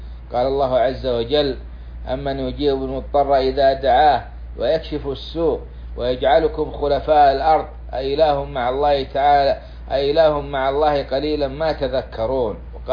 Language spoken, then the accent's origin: Arabic; Saudi Arabia; بلادنا السعودية